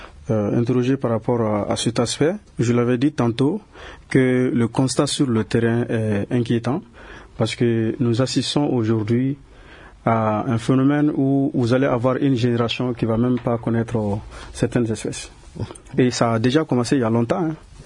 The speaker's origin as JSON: {"language": "French", "country": "Mali", "said": "Aujourd'hui, nous crions, c'est vrai, nous sommes des Maliens"}